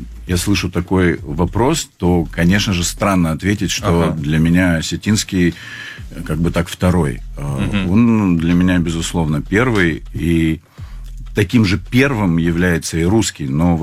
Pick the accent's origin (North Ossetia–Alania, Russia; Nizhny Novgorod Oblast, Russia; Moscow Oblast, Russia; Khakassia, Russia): North Ossetia–Alania, Russia; Vladikavkaz; потому что я из Осетии. Я родился тогда еще в городе Орджоникидзе, сейчас он Владикавказ.